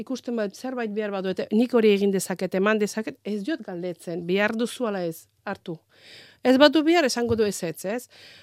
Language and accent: Basque; Azerbaijan; born there; Basque is a second language; also born or lived in Baku; Ez, ni hiriburun azken 10-12 urtean bizi nintzen. Baina jaio nintzen Iraneko mugan dagoen herri txiki baten.